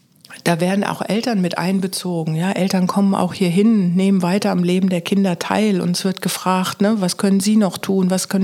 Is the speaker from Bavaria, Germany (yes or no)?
no; Baden-Württemberg, Germany; also born or lived in Ruhr / Palatinate; now in Westerwald, Germany; durch die berufliche Tätigkeit meines Vaters bin ich im Ruhrpott geboren, bin dann bei den Schwaben aufgewachsen, bin in der Pfalz unten dann zur Ausbildung gewesen, ne?